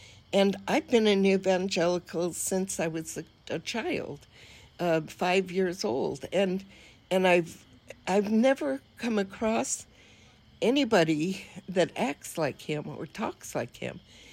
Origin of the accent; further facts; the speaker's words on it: Los Angeles, California, United States; also born or lived in upstate New York; You know, I'm from Los Angeles, but I lived out in the valley when it was full of orchards and that kind of thing. And I lived in New York, upstate New York, again, orchards, country.